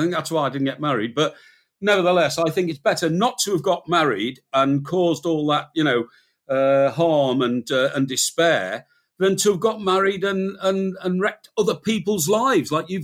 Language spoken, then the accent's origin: English; Chester, North West England, United Kingdom; moved away as an adult; also born or lived in Newcastle / Birmingham / London / Manchester; And then I decided that I had to leave my hometown, Chester, to start my career in journalism properly. And I went to Newcastle and then Birmingham and London, Manchester and New York and everywhere else.